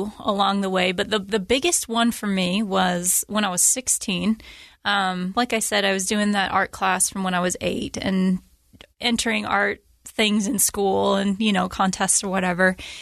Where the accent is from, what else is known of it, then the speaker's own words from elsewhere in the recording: Utah, United States; I was born and raised here in Utah.